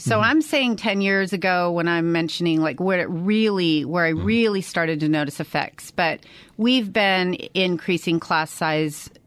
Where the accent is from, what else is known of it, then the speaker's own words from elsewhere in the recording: Phoenix, Arizona, United States; I grew up in Phoenix, Arizona. I went to Chaparral. I've lived in Legislative District 28 pretty much my entire life, except for when I went to run track at UCLA and then moved back home.